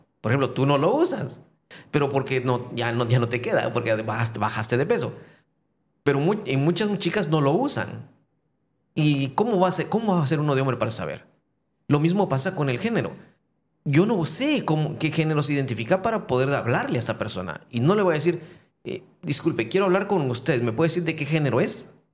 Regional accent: Guatemala; yo soy de Guatemala. Guatemala está al lado de México.

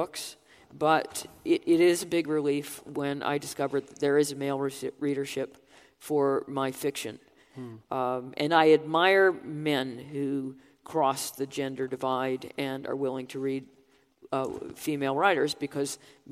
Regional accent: United States; leaving the United States, making my home here. I'm still American.

